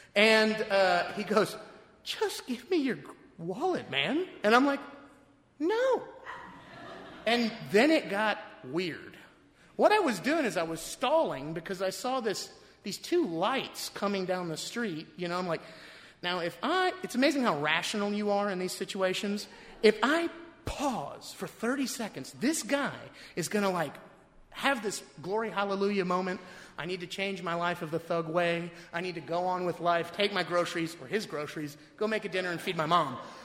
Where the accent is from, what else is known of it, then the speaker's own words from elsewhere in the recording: Texas, United States; And I go, I'm a Texan. I'm not following you.